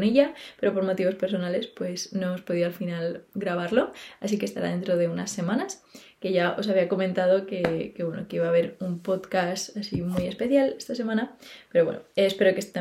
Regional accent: Málaga, Andalusia, Spain; yo, aunque no nací en Málaga, sí que me he criado aquí, así que pues he aprovechado y me he venido a mi casa, casa de mi madre

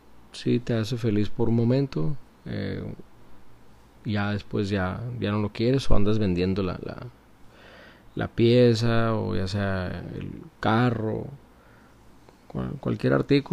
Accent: United States; now in Culiacán, Mexico; Soy de Estados Unidos. Tengo aproximadamente 4 años viviendo aquí en Culiacán.

